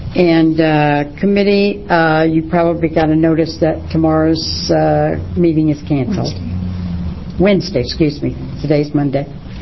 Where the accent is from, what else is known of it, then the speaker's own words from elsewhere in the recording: Coos Bay, Oregon, United States; I'm very excited about taking all of you down to my hometown